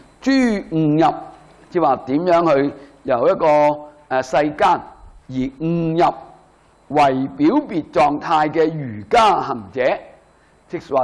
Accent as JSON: {"language": "Cantonese", "country": "China"}